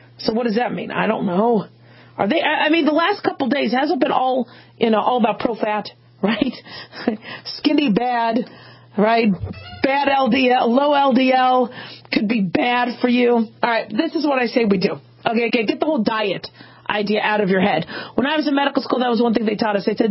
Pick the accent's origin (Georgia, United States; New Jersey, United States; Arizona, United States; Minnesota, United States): Arizona, United States; Phoenix; And I grew up in Phoenix, Arizona, so we were always sweating and dehydrated and undergoing heat shock